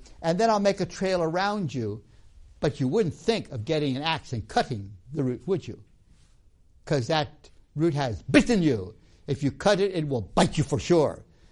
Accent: Tanzania; I grew up in Tanzania, as you know, and let's just imagine that I am a participant, I'm a Zanaki

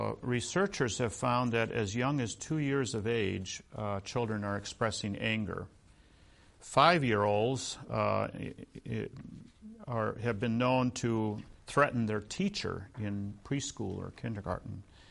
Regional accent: Wisconsin, United States; He teaches at the University of Wisconsin-Madison, which is near where I grew up in Wisconsin, in the educational psychology department.

